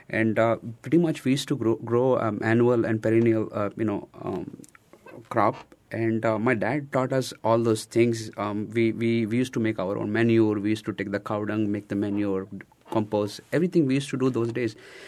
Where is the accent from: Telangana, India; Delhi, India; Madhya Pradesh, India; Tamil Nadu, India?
Telangana, India; Hyderabad; English is a second language; I'm from India. I'm southern part of India. I was born in a city called Hyderabad.